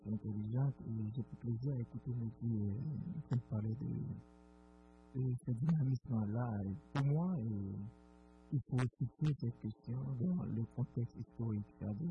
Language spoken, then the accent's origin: French; Haiti; Par exemple, moi je viens d'Haïti.